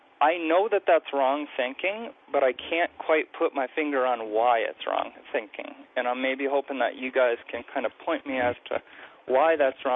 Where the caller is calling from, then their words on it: Canada; I came across you guys a couple weeks ago as a Canadian listener.